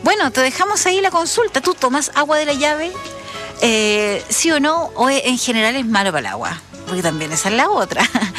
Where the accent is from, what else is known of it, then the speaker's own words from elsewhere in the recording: Chile; con relación a cómo somos los chilenos con el consumo de agua